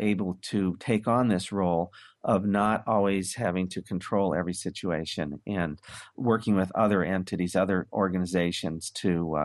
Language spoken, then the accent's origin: English; Portland, Oregon, United States; born or raised there